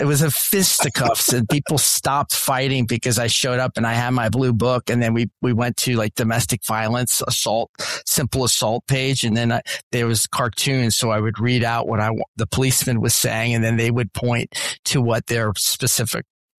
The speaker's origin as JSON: {"language": "English", "region": "Florida", "country": "United States", "tie": "born there", "also_born_or_lived": "Venezuela", "said": "when I was born in Florida, my dad was assigned to it's called the Mill Group at the U.S. Embassy in Caracas, Venezuela. And so our family, which at the time was mom, dad, my brother, and I, we ended up moving down to Venezuela."}